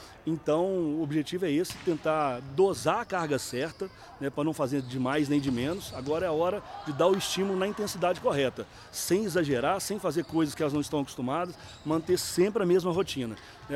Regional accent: Belo Horizonte, Minas Gerais, Brazil; sou de BH

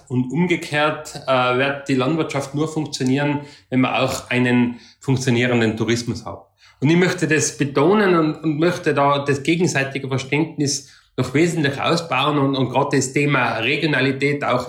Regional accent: Tyrol, Austria; Und ich komme aus Tirol, wo der Tourismus eine ganz entscheidende Rolle spielt.

